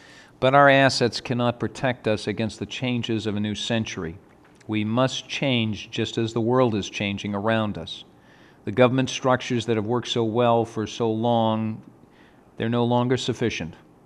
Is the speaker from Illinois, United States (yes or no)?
no; Bangor, Maine, United States; When I was a state senator representing my hometown of Bangor